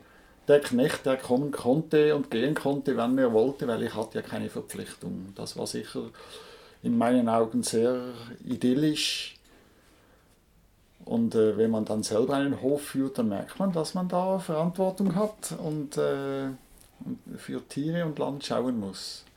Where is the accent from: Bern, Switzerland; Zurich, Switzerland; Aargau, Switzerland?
Zurich, Switzerland; Nein, ich bin in Zürich, mitten in der Stadt aufgewachsen.